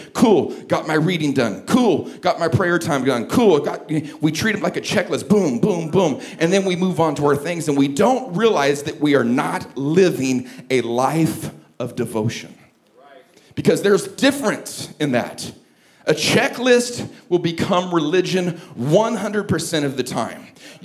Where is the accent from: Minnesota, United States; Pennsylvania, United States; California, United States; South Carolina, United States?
California, United States; I grew up in California, grew up on beaches and in lakes and on mountain skiing.